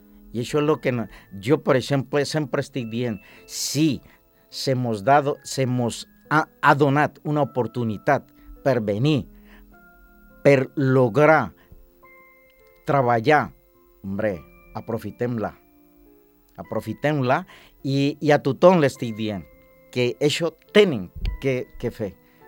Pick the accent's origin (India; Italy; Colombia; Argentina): Colombia; now in Spain; soc colombià i ho dic així